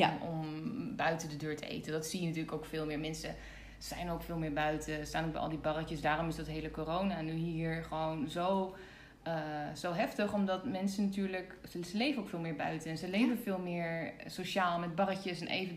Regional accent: Netherlands; Ik kan dat niet als Nederlander hoor.

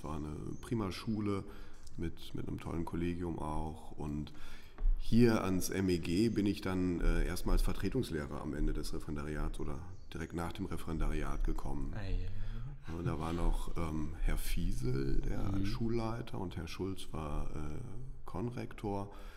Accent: Jülich, North Rhine-Westphalia, Germany; ich bin eigentlich im Rheinland aufgewachsen, in Jülich. Das ist nicht allzu weit entfernt von hier. Mhm. Und habe da auch die ersten 19 Jahre meines Lebens verbracht

